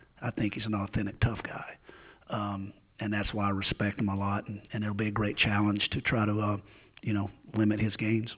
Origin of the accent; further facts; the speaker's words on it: East Coast, United States; I'm the new guy on the block. I'm from the East Coast, you know. I've very rarely been across the Mississippi River.